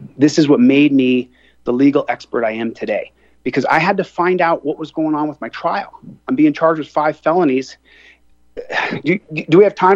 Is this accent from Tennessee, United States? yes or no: no; Lynwood, California, United States; born there; also born or lived in Colombia; No, I was born in California, went to Colombia till I was almost three. And then we moved back to the States because my mom wanted to make sure I was born in the same hospital she was born in Linwood, California.